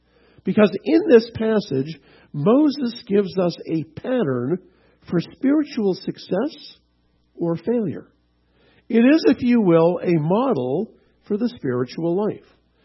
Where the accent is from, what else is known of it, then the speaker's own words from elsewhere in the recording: Canada; I'm Canadian and we're big rivals.